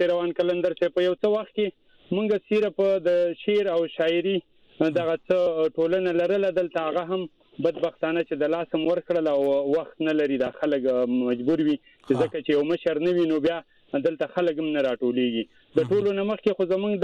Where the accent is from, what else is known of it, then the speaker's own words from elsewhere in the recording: Wana, Khyber Pakhtunkhwa, Pakistan; زه د وزیرستان هم یم د لر بر افغان یم زه سلیمان خیل یم د جنوبي وزیرستان د وانه سرم تعلق لرم